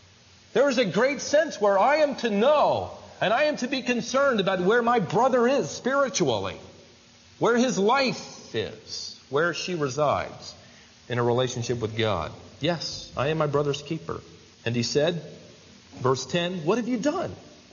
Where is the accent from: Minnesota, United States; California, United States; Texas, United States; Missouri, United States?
Minnesota, United States; Worthington; born there